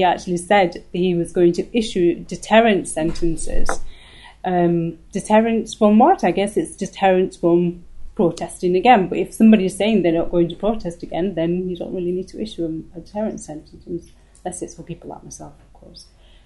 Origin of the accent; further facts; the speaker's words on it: United Kingdom; I was born here. I have a British passport. I always consider myself as British. Yes, I have Pakistani heritage.